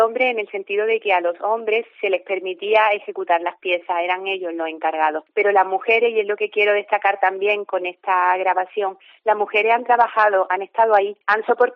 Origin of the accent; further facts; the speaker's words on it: La Rambla, Andalusia, Spain; como digamos cogiendo el relevo de una tradición que en mi pueblo La Rambla se ha ido transmitiendo de generación en generación desde hace milenios.